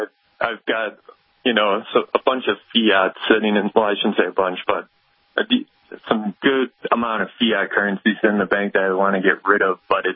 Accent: Wisconsin, United States; Even people I'm from Wisconsin originally, and they're like, oh, you're going to Missouri, you know, be careful down there.

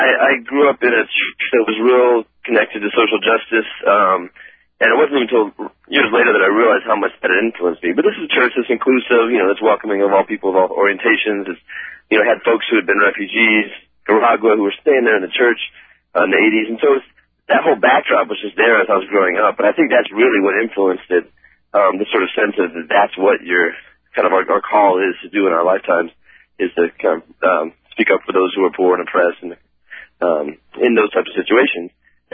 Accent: Denver, Colorado, United States; also born or lived in Dallas, Texas / Nacogdoches / Rhode Island; I was born in Dallas, Texas, and lived in Nacogdoches for a brief stint, and then came up here to Denver, Colorado, lived here the rest of my life, except for about 7 years in Rhode Island. And so I'm from Denver, basically.

